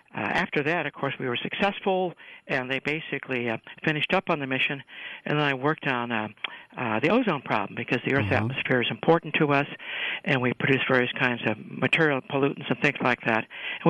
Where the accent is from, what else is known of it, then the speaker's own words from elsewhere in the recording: Delavan, Wisconsin, United States; Okay, well, I'm from a little town in Wisconsin called Delavan, Wisconsin.